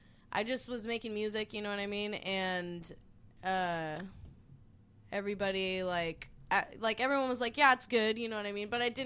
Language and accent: English; Spokane, Washington, United States; also born or lived in Seattle; And, I moved back and forth from West Seattle to Spokane my whole life.